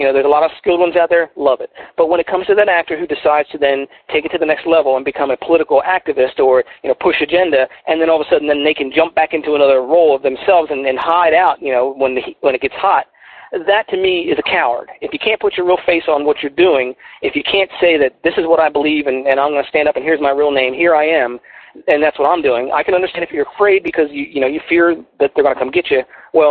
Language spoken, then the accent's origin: English; Philadelphia, Pennsylvania, United States; moved away; I'm originally from Philadelphia, so and I don't know if you can tell by my accent, but you know, I've been living in Texas for long enough where I've lost a lot of that accent.